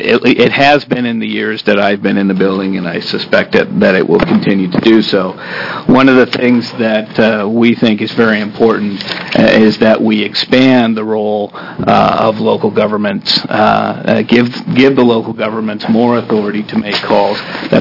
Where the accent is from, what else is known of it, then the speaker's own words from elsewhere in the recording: Oregon, United States; I grew up in Columbia County, my dad grew up in Klamath County.